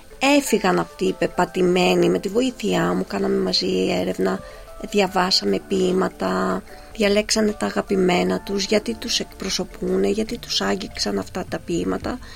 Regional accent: Australia; now in Greece; νιώθω πιο πολύ σαν μετανάστης παρά σαν Αυστραλέζα. Κάποιες φορές, όχι πάντα. Γιατί η γλώσσα είναι η ελληνική. Αυτή είναι, δεν αλλάζει. Και ας είμαι Αυστραλέζα. Με αυτή μεγάλωσα, με αυτή διδάσκω, με αυτή συναναστρέφομαι.

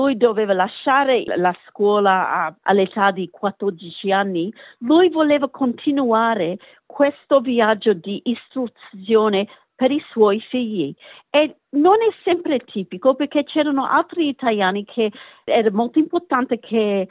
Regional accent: Australia; accent: Australian; Italian is a second language; io capisco molto bene il napoletano, lo posso parlare abbastanza bene, ma il fatto che l'ho imparato quando ero più grande vuol dire che io ho un accento australiano, come quando parlo italiano.

